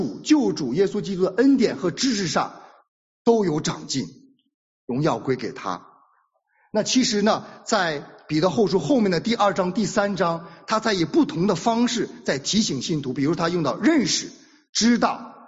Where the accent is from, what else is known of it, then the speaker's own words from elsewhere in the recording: China; 如果说我们中国人说把手伸出来，我们怎么样，是这样对吧，把手伸出来。